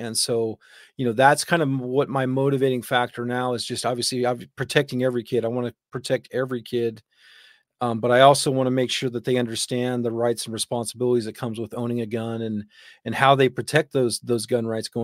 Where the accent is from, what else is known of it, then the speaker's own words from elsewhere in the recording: Oregon, United States; And I'm very blessed to where I grew up in Oregon.